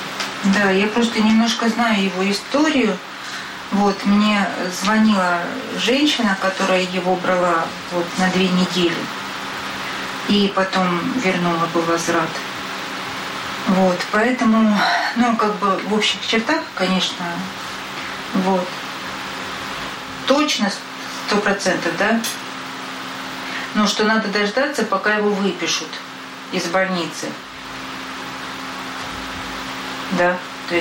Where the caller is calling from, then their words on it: Moscow Oblast, Russia; Я из Московской области.